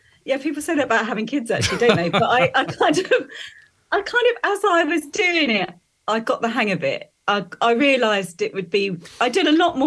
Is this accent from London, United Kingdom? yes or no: yes; London, United Kingdom; My mum and dad are both Irish. I'm from London, but my mum's from Limerick and my dad's from Sligo.